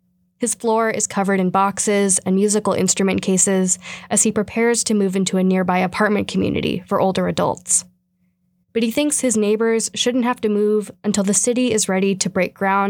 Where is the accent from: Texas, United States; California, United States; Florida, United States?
California, United States; San Diego; now in Juneau, United States; I'm from San Diego, California.